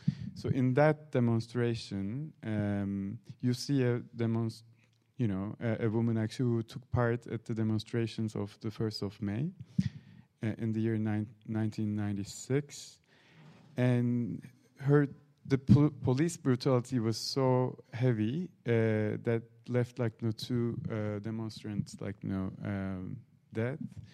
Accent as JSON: {"language": "English", "country": "Turkey", "tie": "born or raised there", "said": "I grew up in Turkey, and it was the years when the private broadcasting was brought. I was five."}